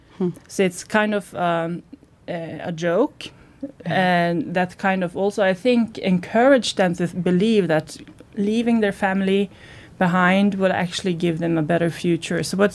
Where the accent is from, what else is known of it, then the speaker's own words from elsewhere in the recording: Voss, Vestland, Norway; we're both from Voss on the west coast in Norway. It's quite close to Bergen.